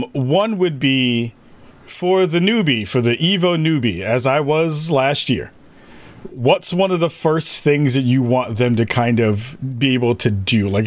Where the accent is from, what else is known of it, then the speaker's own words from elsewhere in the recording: New York, United States; people give me a crap because I'm from New York and I rock my favorite Combo Breaker jacket